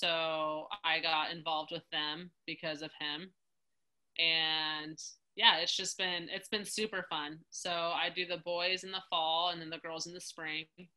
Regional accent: Colorado, United States; So I grew up in Colorado, definitely a mountain girl.

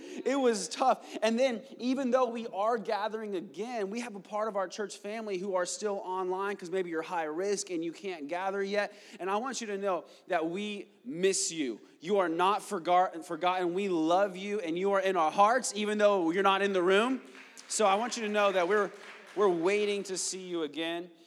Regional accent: Arizona, United States; I'm from Arizona.

